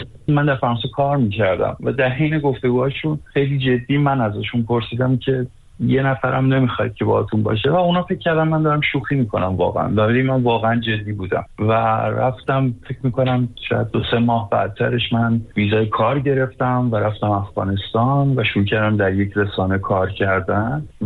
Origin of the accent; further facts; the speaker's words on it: Iran; بعد میگفتم که خب ببخشید، من متاسفانه نه تنها ایرانی گک نیستم بلکه ایرانی هستم.